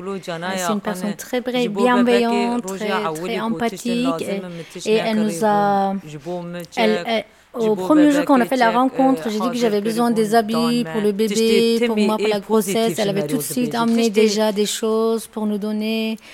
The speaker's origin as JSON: {"language": "French", "country": "Turkey", "moved": "yes", "said": "Ça ne fait même pas une année qu'on est là, oui, on a quitté le pays. On vient de Turquie et nous sommes Kurdes."}